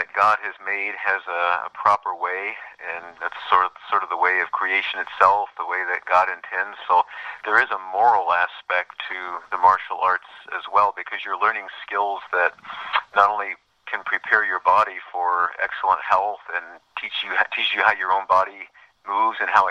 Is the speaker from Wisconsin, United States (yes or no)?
no; Indiana, United States; And I was born here in Methodist Hospital, but grew up out in Hendricks County to the west.